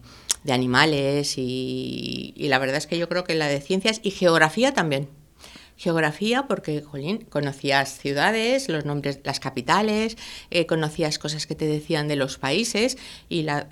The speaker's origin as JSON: {"language": "Spanish", "town": "Madrid", "region": "Community of Madrid", "country": "Spain", "tie": "born there", "said": "Nací en Madrid y nací el día 7 de enero."}